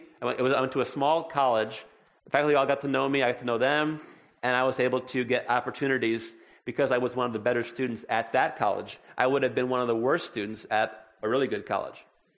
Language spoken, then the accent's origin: English; Illinois, United States; I grew up in Illinois.